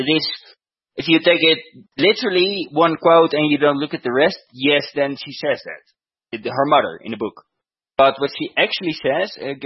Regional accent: Netherlands; now in Bogota, Colorado, United States; I come from Holland, and I live on the Bogota savannah

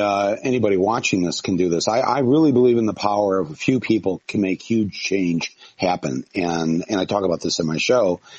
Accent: Michigan, United States; now in New York, United States; I've come from Michigan to New York to do the show. I come from the Brexit states out there

